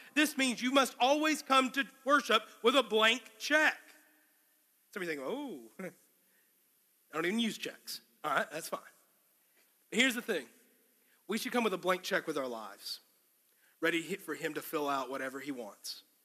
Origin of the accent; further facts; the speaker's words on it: Canyon, Texas, United States; One summer, y'all know I came from Canyon, Texas, and in our church there, we had a church kind of like ours.